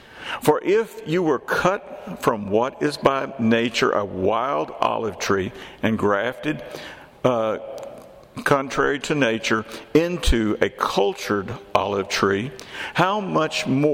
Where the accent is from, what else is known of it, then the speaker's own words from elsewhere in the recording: Texas, United States; I grew up in Texas, where we had all kinds of music. We had country and Western.